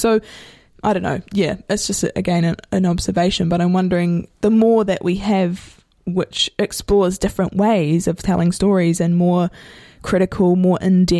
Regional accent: New Zealand; first language Maori; English is a second language; I'm Pākehā, which is the sort of Māori name here for New Zealand, European. I don't know how much you know about New Zealand, but my first language was actually Māori. So I grew up in a Māori worldview

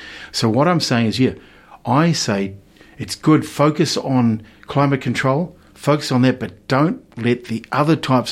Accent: Otara, Auckland, New Zealand; when I was raised in Otara there, we were right at the end. We had all farmland around us where I grew up.

